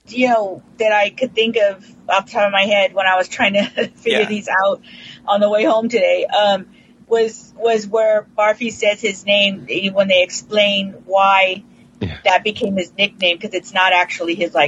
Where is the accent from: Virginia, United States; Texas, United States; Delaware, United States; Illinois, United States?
Texas, United States; I grew up Catholic in South Texas.